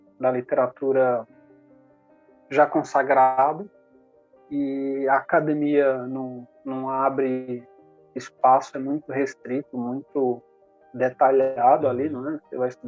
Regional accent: Northeast Region, Brazil; Eu mesmo já, professor, eu sou nordestino, né?

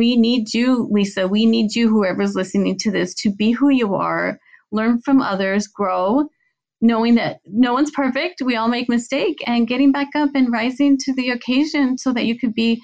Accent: El Paso, Texas, United States; I grew up in a big Hispanic family. I grew up in El Paso, Texas, a border town.

